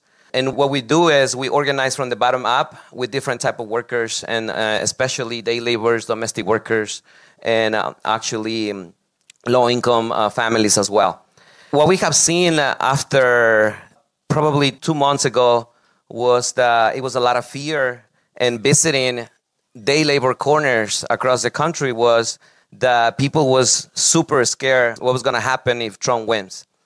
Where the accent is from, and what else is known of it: Ecuador; now in United States